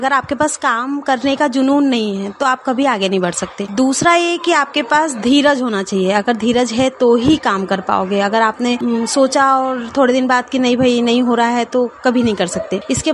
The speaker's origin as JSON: {"language": "Hindi", "town": "Khandwa", "region": "Madhya Pradesh", "country": "India", "said": "खंडवा के रहने वाली हूँ।"}